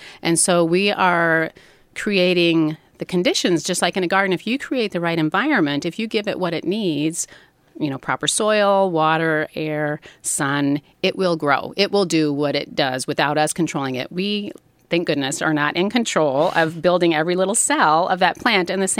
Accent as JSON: {"language": "English", "region": "Midwest", "country": "United States", "tie": "born or raised there", "said": "I grew up in the Midwest. I was not exposed at all to Chinese medicine."}